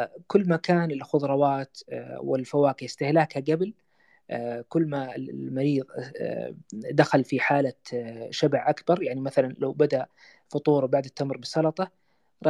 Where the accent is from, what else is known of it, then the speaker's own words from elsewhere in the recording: Saudi Arabia; أكثر شيوعاً اللي عندنا في السعودية